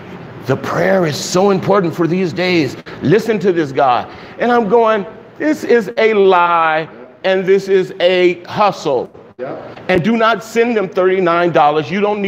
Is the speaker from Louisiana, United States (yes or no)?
no; Los Angeles, California, United States; I'm from South Central LA. I know a hustle when I see one.